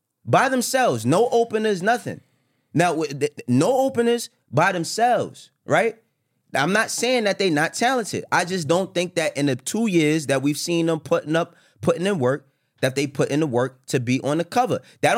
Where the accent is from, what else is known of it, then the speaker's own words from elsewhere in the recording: New York City, New York, United States; Guess what? I'm from New York. Just because I don't live in New York, you think I don't know what's going on in New York?